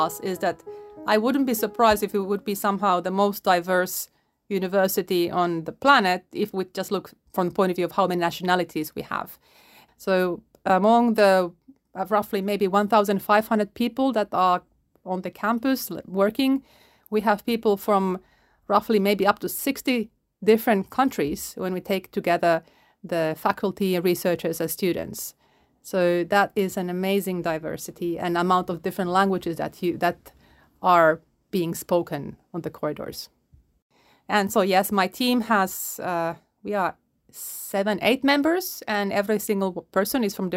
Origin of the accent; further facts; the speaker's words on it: Finland; I was born in Finland, grew up in Finland. I'm half Polish though